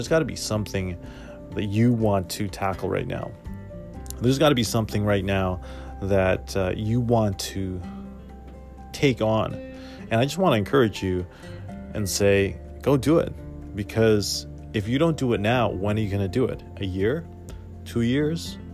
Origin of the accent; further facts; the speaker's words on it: Toronto, Ontario, Canada; Like I said, I'm from Toronto